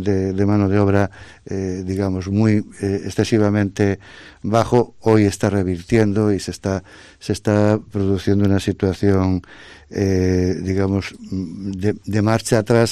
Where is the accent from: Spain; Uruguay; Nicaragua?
Spain; Pontevedra, Galicia; salvo para los que somos de Pontevedra, de saber llegar a determinados puntos